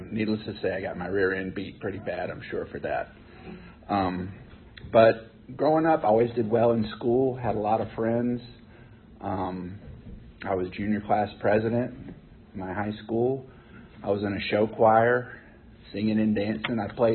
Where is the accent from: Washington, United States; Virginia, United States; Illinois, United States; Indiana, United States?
Virginia, United States; Richmond; I'm from Richmond, Virginia. I grew up on the south side of Richmond. I've lived in Virginia all my life.